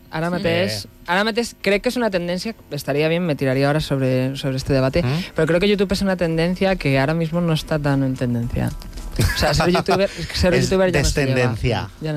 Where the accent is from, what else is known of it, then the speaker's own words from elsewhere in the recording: Balearic Islands, Spain; O sea, mis padres son forasters, pero yo considero que sí soy de Mallorca.